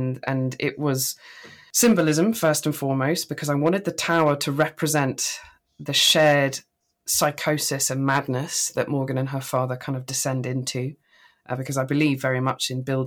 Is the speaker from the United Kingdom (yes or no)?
yes; East of England, United Kingdom; But growing up in Norfolk